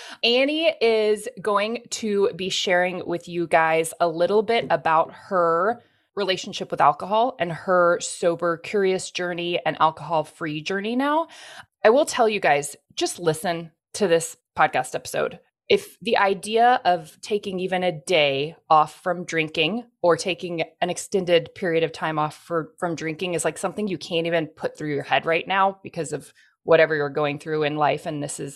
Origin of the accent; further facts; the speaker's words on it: Texas, United States; I grew up in Texas, still live in Texas, very, very big drinking culture.